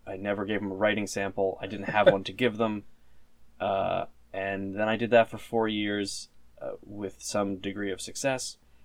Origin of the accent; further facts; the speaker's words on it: Maine, United States; I'm from Maine, and I went to college originally for architecture